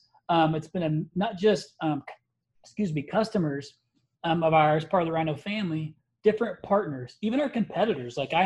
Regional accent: Indiana, United States; I'm a Midwesterner. I'm from Indiana

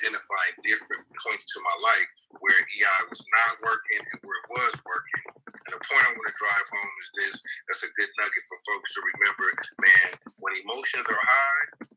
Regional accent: Oakland, California, United States; So I grew up in East Oakland from Brookfield. So that's the concrete jungle right there.

